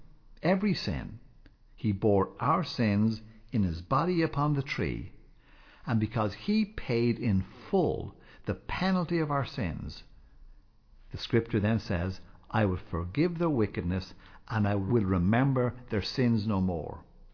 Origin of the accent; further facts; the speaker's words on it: Ireland; I'm born in Ireland. I've got no control over that. I'm Irish.